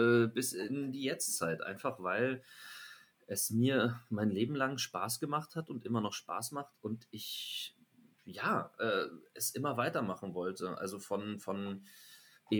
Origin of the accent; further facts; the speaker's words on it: Munich, Bavaria, Germany; Das war in München eben. Ich komme ja aus München.